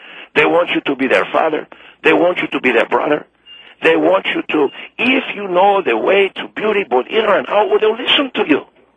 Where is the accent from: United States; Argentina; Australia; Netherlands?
Argentina; I'm from Argentina.